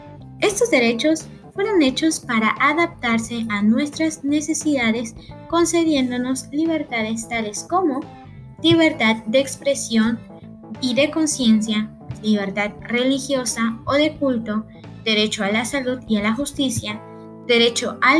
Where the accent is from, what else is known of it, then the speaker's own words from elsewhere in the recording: Mexico; Es importante como ciudadanos mexicanos y en general como personas que conozcamos nuestros derechos